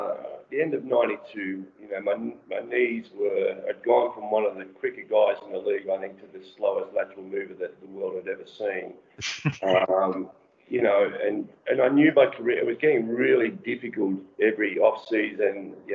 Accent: Swan Hill, Victoria, Australia; also born or lived in Wangaratta; No, Wayne Larkins and I were two kids from Swan Hill, went to school together, played representative basketball. He was far better than I was at that age. And then my mother remarried and we moved to Wangaratta.

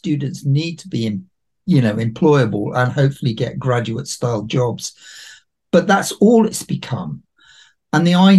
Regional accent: Nottingham, East Midlands, United Kingdom; So I was born and raised in Nottingham.

